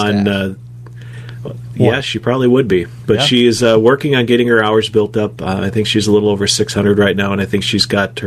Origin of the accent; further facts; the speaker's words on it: Duluth, Minnesota, United States; from there to Duluth, Minnesota, which is my hometown.